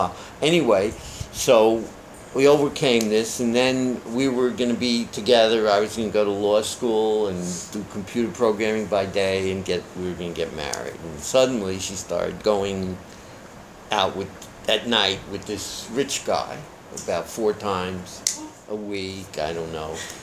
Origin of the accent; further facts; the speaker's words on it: Bronx, New York, United States; I grew up in the Bronx. I was living in Manhattan since I was 21.